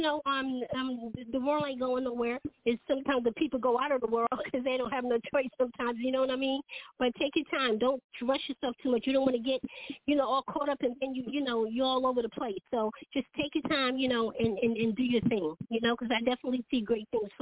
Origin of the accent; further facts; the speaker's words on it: Bronx, New York, United States; Okay, I came from the Bronx, New York, so we got a little something coming here.